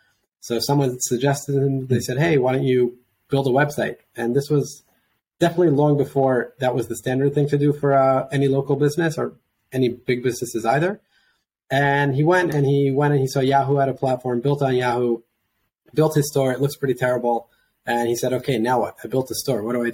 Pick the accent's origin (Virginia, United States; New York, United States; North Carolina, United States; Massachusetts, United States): New York, United States; Monsey; I grew up in a small suburb of New York City called Muncie, New York. So it's about an hour north of Manhattan, give or take. Spent, my childhood there, was raised there.